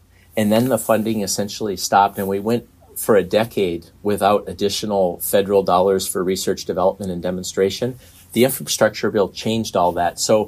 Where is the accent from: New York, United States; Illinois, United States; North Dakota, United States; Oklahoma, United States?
North Dakota, United States; and I'm from North Dakota.